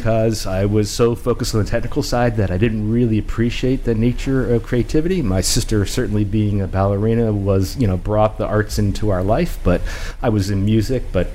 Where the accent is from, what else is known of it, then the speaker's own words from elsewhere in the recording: Media, Pennsylvania, United States; I grew up in Media, which is southwest of the city.